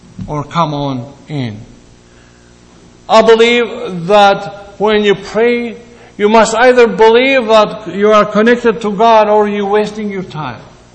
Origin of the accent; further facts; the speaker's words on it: Greece; And when I come from Greece, and when a Greek person goes by a church